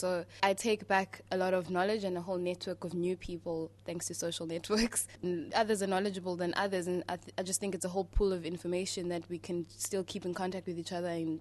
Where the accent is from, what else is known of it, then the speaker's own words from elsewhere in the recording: South Africa; from South Africa.